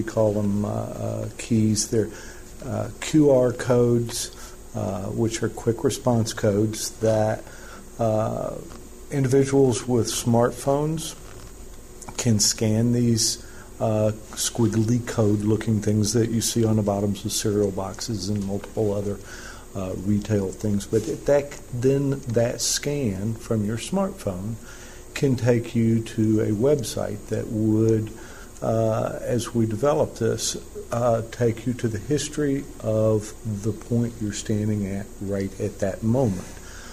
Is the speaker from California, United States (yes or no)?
no; West Plains, Missouri, United States; Having been born and raised in West Plains, I've had family here since the 1880s